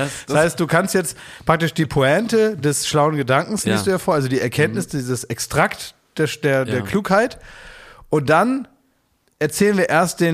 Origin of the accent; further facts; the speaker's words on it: Berlin, Germany; Die Berliner, ich komme aus Kreuzberg, du.